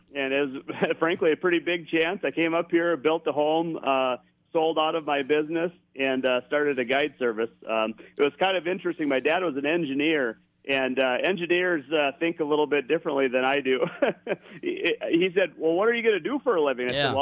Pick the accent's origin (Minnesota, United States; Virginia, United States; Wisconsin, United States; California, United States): Minnesota, United States; Zumbrota; Yeah. Well, so I was from Zumbrota